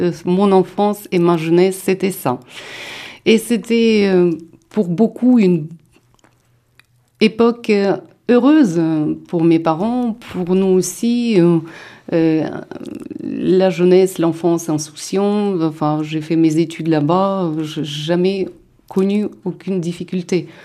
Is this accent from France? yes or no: no; Ukraine; Et donc aujourd'hui, je suis ukrainienne, de toutes les façons.